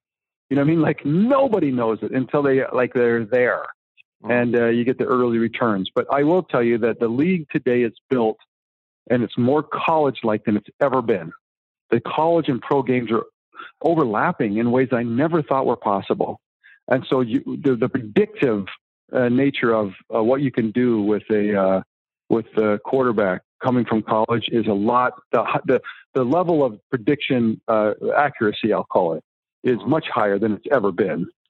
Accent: Greenwich, Connecticut, United States; I grew up in Greenwich. I used to go to Jet games.

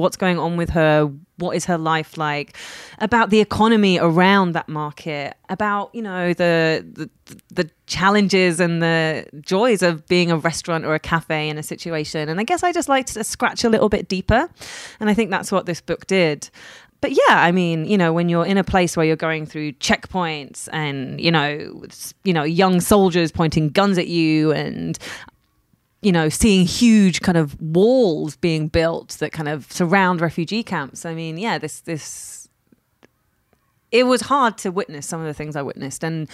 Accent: United Kingdom; I'm British, but I'm of, you know, Iranian and Pakistani descent.

